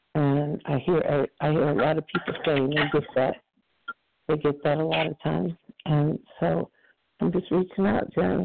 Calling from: Texas, United States

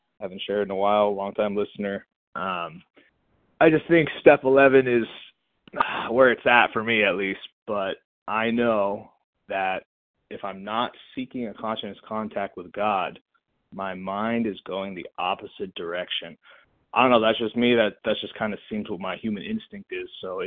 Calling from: California, United States; Sorry, Southern California.

